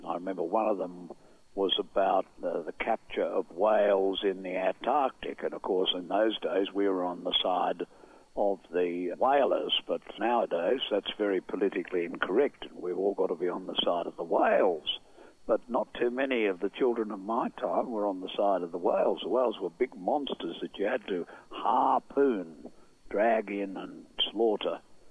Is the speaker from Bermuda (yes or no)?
no; United Kingdom; now in Australia; But being British, it's hard to explain it now to young Australians